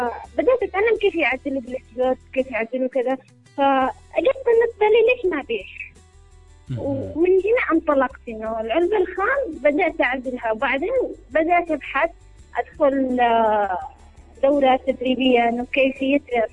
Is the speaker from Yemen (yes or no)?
yes; Aden, Yemen; أنا من مواليد عدن وتربيت في عدن وعشت في عدن فترة من الوقت، وبعد أن انتقلنا الثانوية والجامعة انتقلنا لعدعيل.